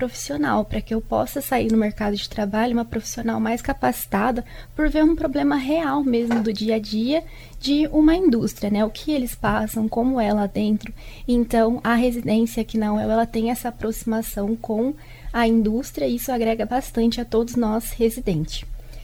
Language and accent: Portuguese; Avaré, São Paulo, Brazil; Eu tenho 26 anos. Eu sou de Avaré, interior de São Paulo, na verdade.